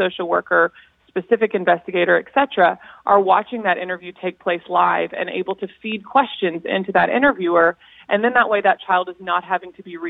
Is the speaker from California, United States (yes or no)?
yes; California, United States; Again, I was an uneducated, I was a Californian that didn't know about it. I'm not from Oregon.